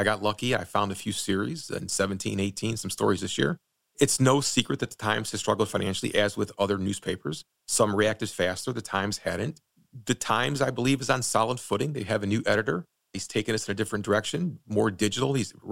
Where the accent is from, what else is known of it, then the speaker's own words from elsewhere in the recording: Midwest, United States; I was born and raised in the Midwest.